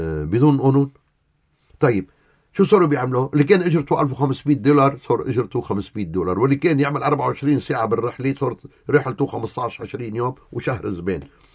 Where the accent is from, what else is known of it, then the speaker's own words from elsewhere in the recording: Lebanon; ليش بتركي سامح لي كلبناني جاي من أرضه